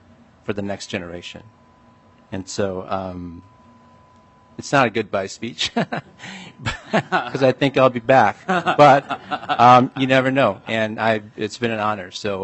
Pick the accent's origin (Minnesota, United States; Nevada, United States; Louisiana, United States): Minnesota, United States; as a farmer and a former rancher, as a Minnesotan